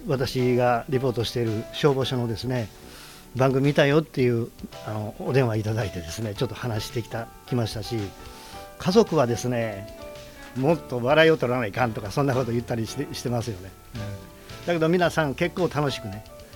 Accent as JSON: {"language": "Japanese", "town": "Yokkaichi", "region": "Mie", "country": "Japan", "tie": "born or raised there", "said": "私この地元四日市で生まれ育ってですね、今年で古希になるんですけども"}